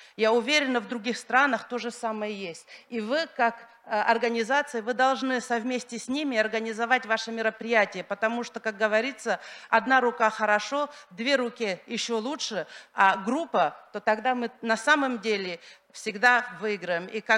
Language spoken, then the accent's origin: Russian; Senegal; я из Сенегала